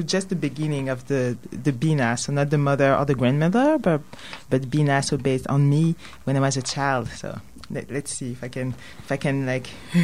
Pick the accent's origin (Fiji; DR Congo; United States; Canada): DR Congo; as a child, me and my cousin, we didn't want to tell that we are from the Congo. That was something very shameful, because people would be like, oh, you grew up in the jungle, in a hut, or whatever.